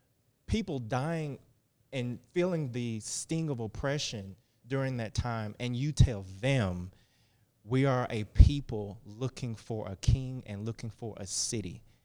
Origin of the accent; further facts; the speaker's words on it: Mississippi, United States; we went to Mississippi, my hometown, this past summer